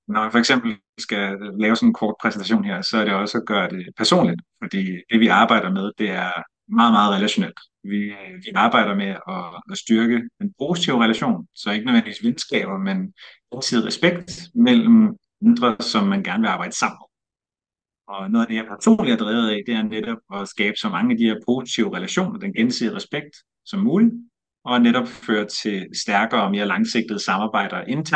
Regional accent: Køge, Zealand, Denmark; now in Copenhagen, Denmark; vi flyttede derfor til Køge, hvor jeg er opvokset siden lidt over et år gammel, og har brugt hele min ungdom nede i Køge.

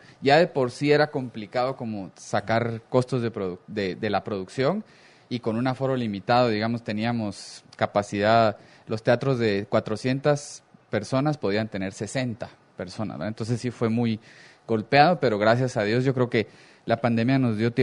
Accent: Guatemala; una de nuestras metas es como ir generando más identidad con lo que somos como guatemaltecos, ¿verdad?

